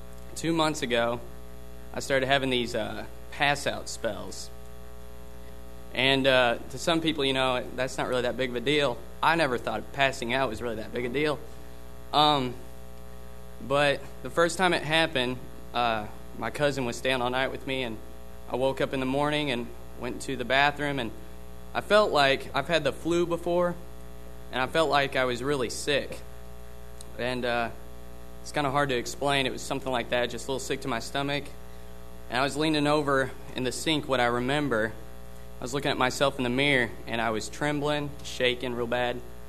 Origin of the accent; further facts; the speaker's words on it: Godfrey, Illinois, United States; I come from Godfrey, Illinois.